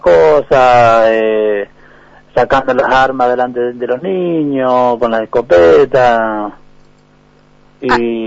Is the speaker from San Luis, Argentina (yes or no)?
yes; San Luis, Argentina; Yo soy acá de San Luis Capital.